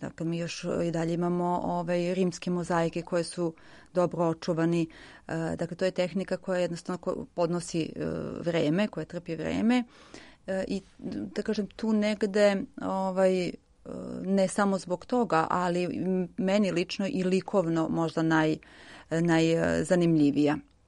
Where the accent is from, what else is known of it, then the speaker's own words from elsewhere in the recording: Aleksinac, Southern and Eastern Serbia, Serbia; pošto sam ja poreklom iz Aleksinca